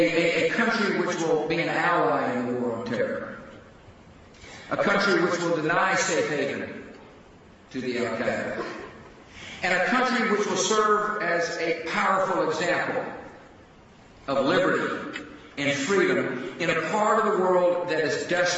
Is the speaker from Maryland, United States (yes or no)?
no; Midland, Texas, United States; I remember growing up in Midland.